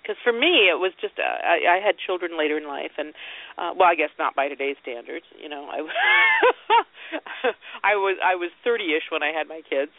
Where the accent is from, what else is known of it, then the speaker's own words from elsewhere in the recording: Ohio, United States; I grew up in Ohio. Come on.